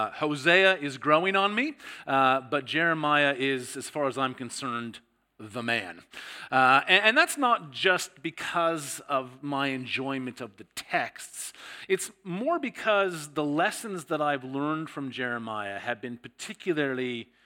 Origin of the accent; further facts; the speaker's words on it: Canada; now in Sydney, Australia; You're probably picking up from my accent that I'm not just from New South Wales. I was originally from Canada, married an Australian. We ended up moving to Sydney and have been there ever since.